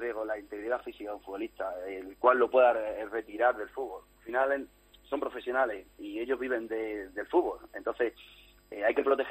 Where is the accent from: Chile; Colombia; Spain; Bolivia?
Spain; Don Benito, Extremadura; yo soy de Don Benito